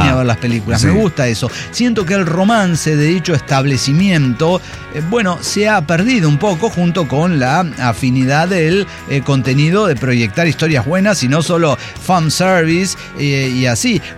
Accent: Córdoba, Veracruz, Mexico; now in Oaxaca, Mexico; Debo mencionar que en realidad soy de Córdoba, Veracruz. Oaxaca es mi segundo hogar, ya que me junté con mi pareja y jaló para allá.

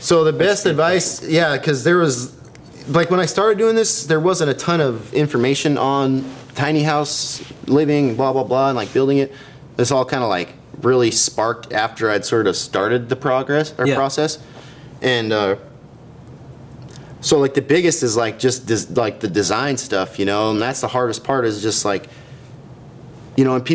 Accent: Montana, United States; Well, I mean, I grew up in Montana.

